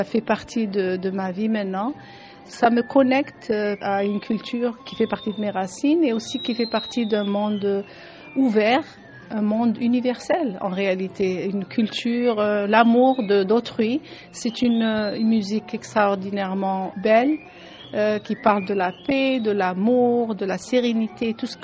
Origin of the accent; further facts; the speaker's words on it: Oran, Oran Province, Algeria; now in New York, United States; Je vis, ça fait presque 30 ans, aux États-Unis, à New York, et je suis d'origine algérienne. Je suis d'Oran.